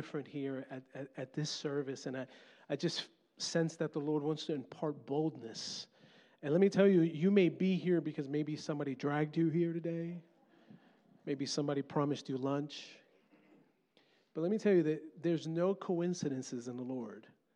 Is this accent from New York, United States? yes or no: yes; Brooklyn, New York, United States; accent: Brooklyn; When I was a young kid, I grew up in Brooklyn, New York, hence the accent.